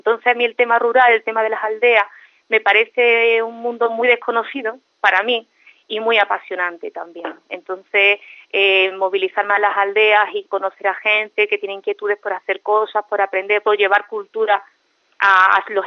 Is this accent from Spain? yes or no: yes; Madrid, Community of Madrid, Spain; born there; somos un poco mitad andaluces, mitad extremeños y yo nací en Madrid.